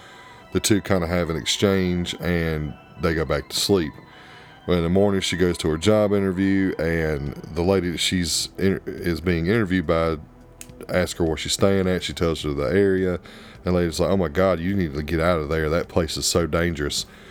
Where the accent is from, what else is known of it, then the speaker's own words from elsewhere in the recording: South Carolina, United States; which I'm from South Carolina. I don't live in big cities